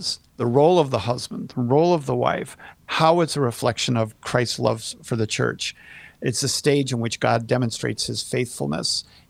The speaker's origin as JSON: {"language": "English", "region": "Iowa", "country": "United States", "said": "by the way, I'm from Iowa too. I was born in Iowa."}